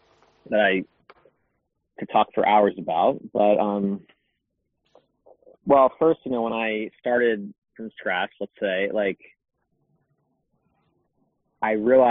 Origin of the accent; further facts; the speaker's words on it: United States; something about growing up in America and especially in our demographic